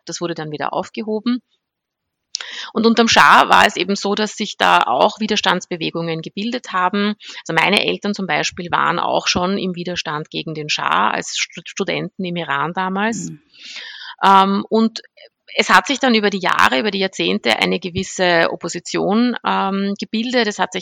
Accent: Austria; ich bin in Österreich aufgewachsen, groß geworden, fühle mich auch sehr österreichisch, aber natürlich ist meine Herkunft der Iran

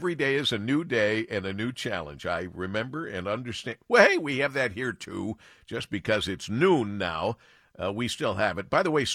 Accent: Monroe, Michigan, United States; We start with sad news from my hometown of Monroe, Michigan, born and raised in Monroe.

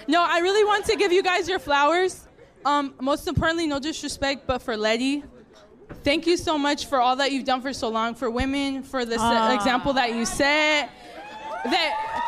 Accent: California, United States; Okay, I'm the other loser from Orange County.

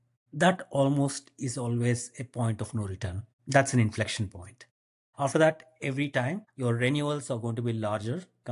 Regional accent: India; I was born in India, born, brought up, I went to school in India.

